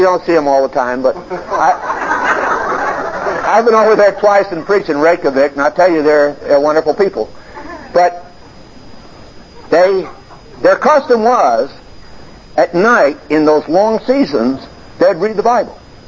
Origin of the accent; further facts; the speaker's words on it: Connecticut, United States; also born or lived in Maine; I'm a Yankee. I was born in Maine, raised in Connecticut. When I was 17, in the middle of the World War, I enlisted in the Marine Corps.